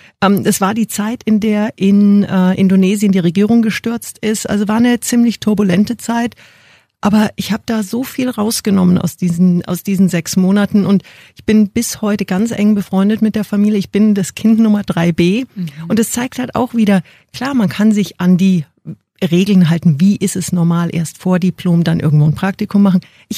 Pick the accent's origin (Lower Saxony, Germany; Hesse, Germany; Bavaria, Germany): Bavaria, Germany; Munich; born there; Ich bin geboren in München, 5 Kilometer von BMW, vom Headquarter entfernt.